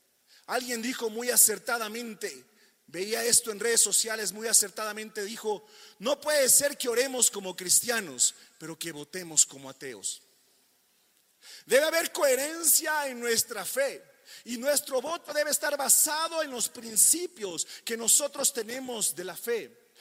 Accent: Ecuador; como ecuatorianos en este lugar, como ciudadanos residentes con la capacidad de elegir una autoridad

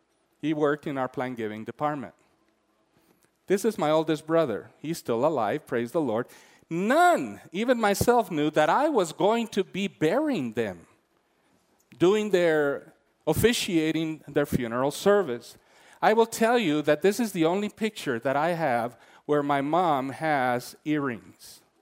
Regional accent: Colombia; I come from Colombia, and some of you come from other places.

